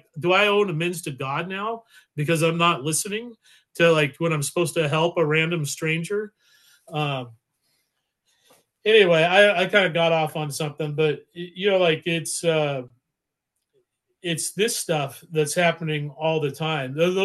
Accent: California, United States; It's okay, Mason. I do have a truck. I'm from California. But I have a truck.

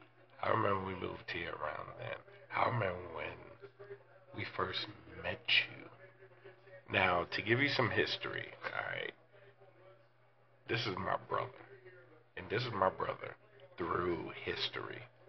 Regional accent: Bronx, New York, United States; I'm from the Tremont, LaFontaine area, Bronx, New York, South Bronx. But all my family is from South Bronx.

